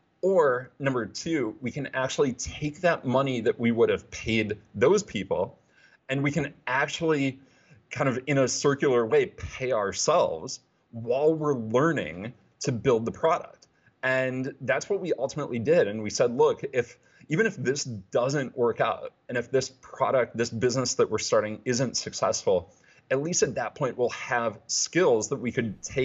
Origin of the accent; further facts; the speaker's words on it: Midwest, United States; But while I grew up in the Midwest, went to school at a Big Ten school, University of Illinois, studied accounting and finance.